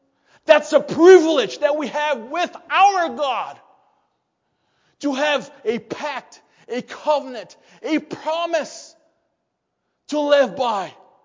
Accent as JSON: {"language": "English", "country": "Brazil", "said": "I mean, I come from Brazil. We love sports. We love soccer."}